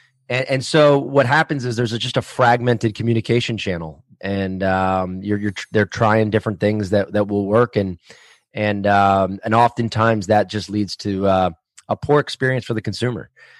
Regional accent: Fort Lauderdale, Florida, United States; I grew up in Fort Lauderdale, Florida.

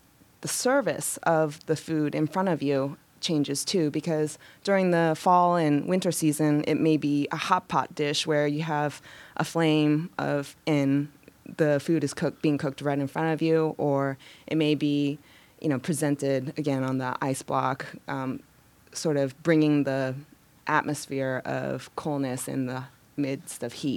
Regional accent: Georgia, United States; since I'm a third generation Japanese restaurateur born and raised in Georgia.

